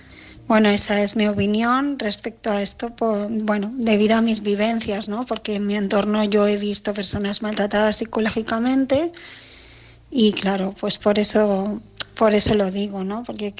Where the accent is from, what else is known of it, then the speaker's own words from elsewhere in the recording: Barcelona, Catalonia, Spain; de Barcelona